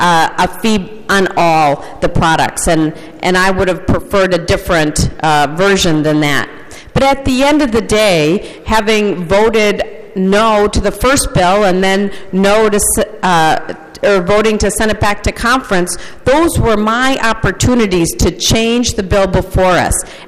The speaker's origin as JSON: {"language": "English", "region": "Minnesota", "country": "United States", "said": "and I am proud as a Minnesotan that we're a nonprofit state"}